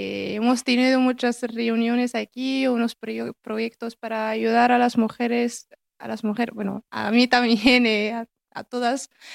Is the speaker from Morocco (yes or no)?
yes; Morocco; soy de Marruecos, estoy estudiando ingeniería informática